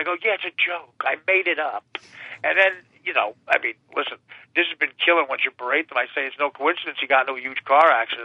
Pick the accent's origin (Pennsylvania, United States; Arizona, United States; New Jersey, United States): New Jersey, United States; I'm 49 from Jersey.